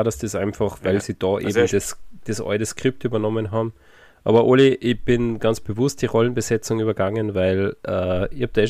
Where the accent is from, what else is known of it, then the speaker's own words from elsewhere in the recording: Salzburg, Austria; weil wir sind Salzburger